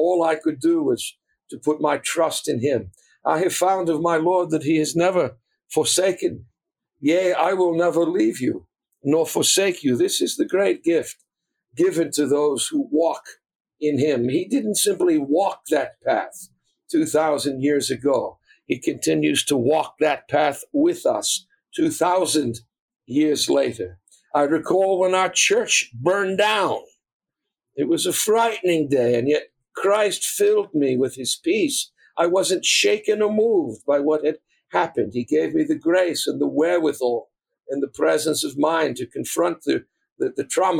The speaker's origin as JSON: {"language": "English", "town": "Boston", "region": "Massachusetts", "country": "United States", "tie": "born or raised there", "said": "You know, I was born and bred in Boston. I used to take long walks as a young man down Commonwealth Avenue in the heart of the Back Bay District of Boston."}